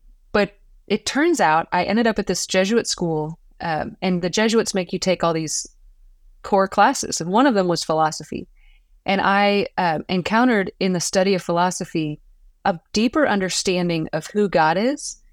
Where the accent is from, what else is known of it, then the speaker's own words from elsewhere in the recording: Kansas City, Missouri, United States; Yeah. I grew up in Kansas City. I'm the youngest of five kids.